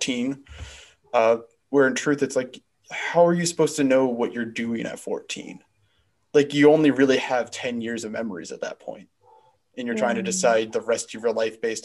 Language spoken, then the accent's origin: English; Boston, Massachusetts, United States; I'm originally from the Boston area.